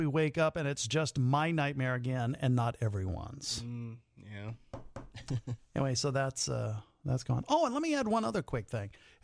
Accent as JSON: {"language": "English", "country": "United States", "said": "Personally, as an American, I've just been embarrassed that the leading space nation in the world has not had a rocket for our own astronauts to fly on for the last 9 years"}